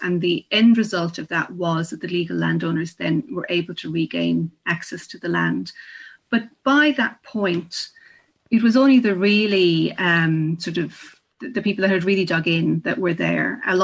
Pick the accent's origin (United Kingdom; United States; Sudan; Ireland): Ireland; now in Australia; because I'm Irish, I live in South Australia